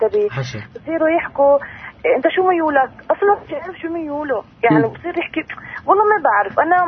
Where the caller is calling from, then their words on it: Hebron, Hebron Governorate, Palestine; من الخليل.